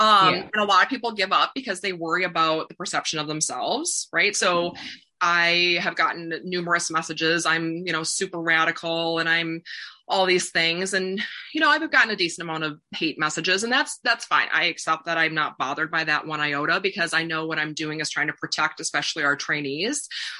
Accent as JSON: {"language": "English", "town": "Appleton", "region": "Wisconsin", "country": "United States", "tie": "born or raised there", "said": "I was in Appleton, Wisconsin for a holiday. That's where I grew up. I grew up in Wisconsin."}